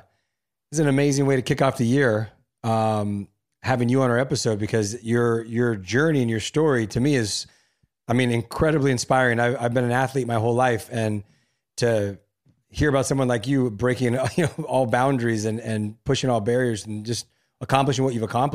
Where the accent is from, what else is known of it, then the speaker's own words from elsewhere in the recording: City of Industry, California, United States; also born or lived in La Puente; I'm from La Puente. I grew up in City of Industry.